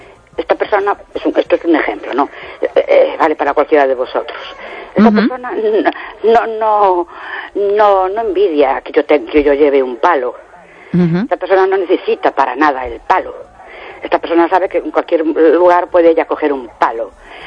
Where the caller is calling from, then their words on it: Ourense, Galicia, Spain; de Orense.